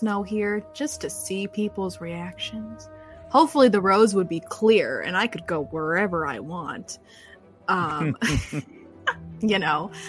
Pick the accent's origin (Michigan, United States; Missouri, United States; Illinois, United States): Michigan, United States; I'm from Michigan, so I'm used to a much colder temperature, but it's like in the low 70s here.